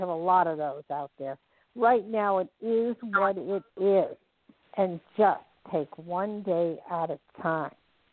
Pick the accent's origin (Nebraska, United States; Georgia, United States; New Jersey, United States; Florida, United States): New Jersey, United States; It's because I'm from back east. I'm from New Jersey, New York area, and I just tell it like it is.